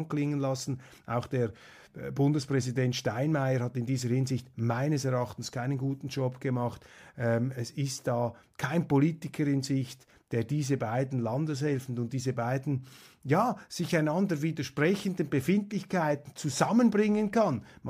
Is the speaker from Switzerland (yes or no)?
yes; Switzerland; ob ich da als Schweizer zu abgehoben oder was auch immer bin